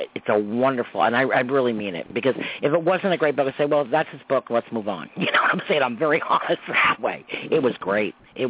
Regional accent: Croton-on-Hudson, New York, United States; So I grew up in Croton and Hudson, New York.

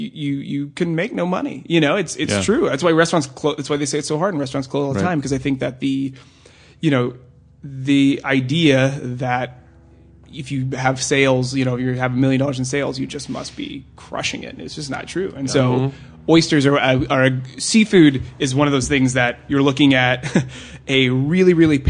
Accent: Oklahoma, United States; I'm from Oklahoma. That's what we do.

